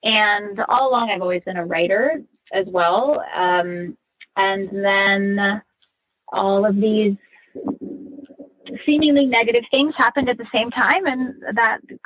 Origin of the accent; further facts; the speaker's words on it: New York, United States; And I grew up in New York. Went to college in New York City for acting and writing.